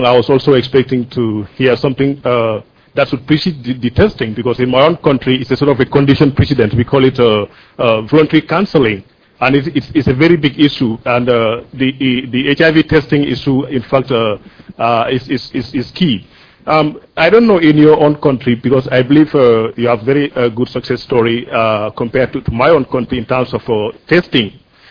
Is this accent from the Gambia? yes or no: yes; Gambia; from the Gambia.